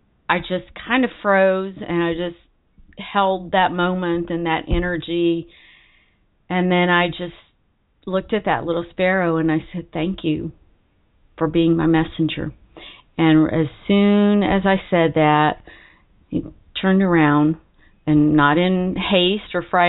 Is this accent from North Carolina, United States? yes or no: yes; North Carolina, United States; also born or lived in Georgia, United States; So for a long time after I moved back to my hometown in North Carolina, I still had my 770 area code.